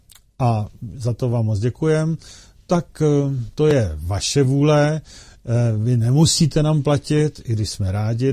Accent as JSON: {"language": "Czech", "town": "Plzeň", "region": "Plzeň Region", "country": "Czechia", "said": "já jsem z Plzně, jedu z Plzně"}